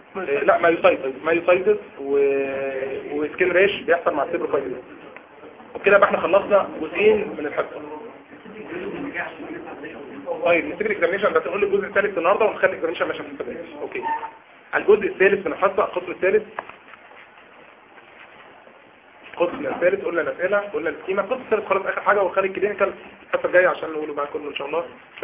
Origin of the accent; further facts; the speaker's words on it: Upper Egypt, Egypt; انا صعيدي يعني.